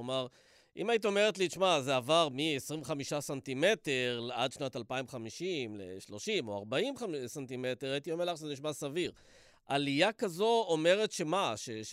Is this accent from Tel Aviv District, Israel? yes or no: no; Dimona, Southern District, Israel; מה, ציינתי שגדלתי בדימונה?